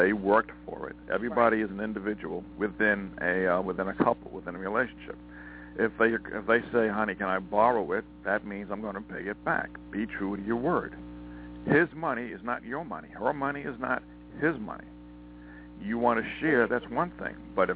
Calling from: Montana, United States

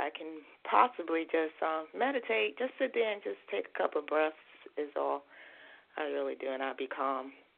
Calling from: Richmond, Virginia, United States; I'm calling from Virginia.

